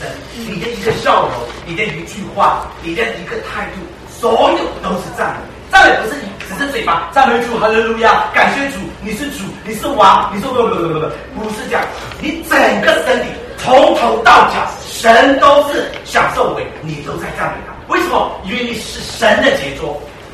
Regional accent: Myanmar; 台湾办事处小姐这样对待我们缅甸人

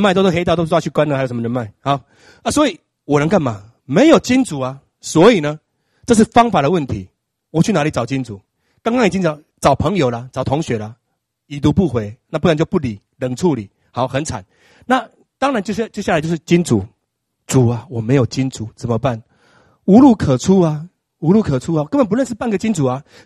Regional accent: Shalu, Taichung, Taiwan; born there; 我出生在台中县沙鹿镇一个妓女户，叫双喜妓女户。我们家是公仓啊

